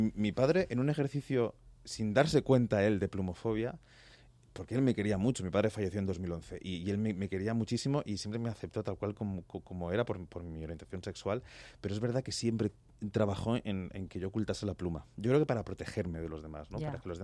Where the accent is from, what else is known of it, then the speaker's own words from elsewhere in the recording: Palma de Mallorca, Balearic Islands, Spain; Pero yo soy nacido y criado en Palma de Mallorca.